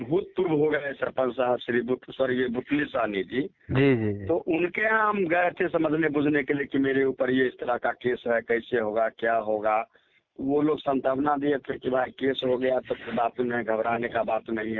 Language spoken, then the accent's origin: Hindi; Ahmadpur, Bihar, India; मेरा घर अहमदपुर में है, गंसारा पंचायत के अहमदपुर गांव है।